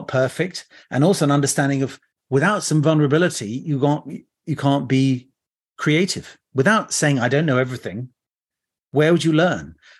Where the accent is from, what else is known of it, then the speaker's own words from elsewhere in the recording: France; I grew up in France